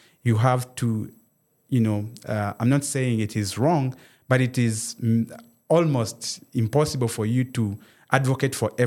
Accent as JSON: {"language": "English", "country": "Zimbabwe", "said": "One, I come from Zimbabwe. That's where my village is. And we are predominantly livestock farmers. And this area is known to be very dry."}